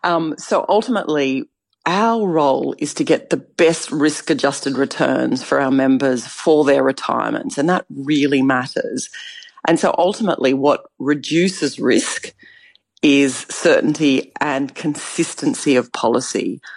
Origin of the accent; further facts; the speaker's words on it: Australia; And certainly as an Aussie, an alignment of culture and language and rule of law.